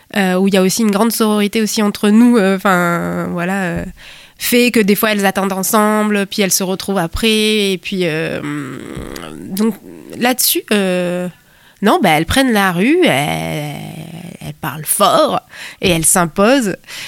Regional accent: Toulouse, Occitanie, France; Alors moi je suis toulousaine et je viens du Mirail, un quartier populaire. J'ai grandi toute mon enfance là-bas.

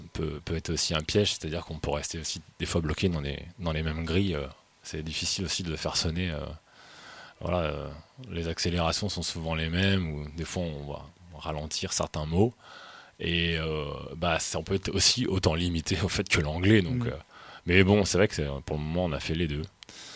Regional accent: France; On se démarque plus en tant que Français à chanter en français

